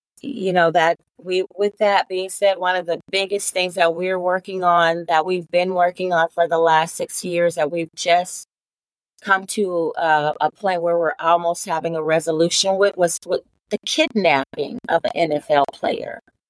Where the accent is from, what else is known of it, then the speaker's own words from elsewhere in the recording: Kansas City, United States; One of the things that as a young person growing up in Kansas City, I became an advocate because of the experiences that I had.